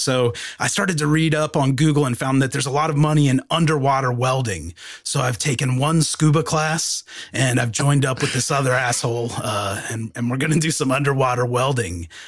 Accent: Norfolk, Virginia, United States; I grew up in Norfolk, Virginia

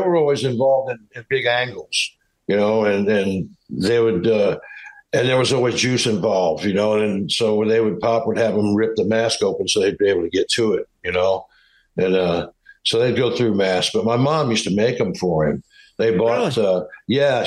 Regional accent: Midwest, United States; but Pop, we're from the Midwest, you know

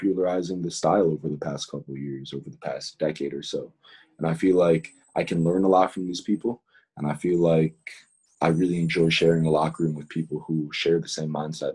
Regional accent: Buffalo, New York, United States; And like, I think just growing up in Buffalo has a lot to do with it. Buffalo is it's a cold, tough city.

